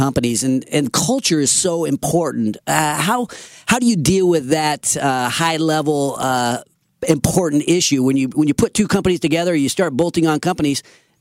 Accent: Roseville, California, United States; now in Loomis, United States; I am loyal to my hometown, City of Roseville.

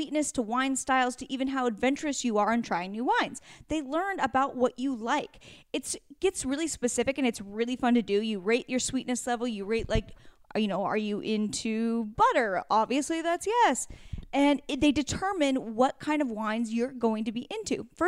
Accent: Pacific Northwest, United States; Of like, I'm from the Pacific Northwest.

